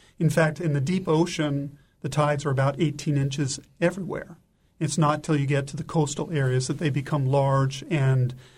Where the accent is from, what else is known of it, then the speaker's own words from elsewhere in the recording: California, United States; Well, as you mentioned, I grew up on the Southern California coast, actually, surfing, sailing, diving.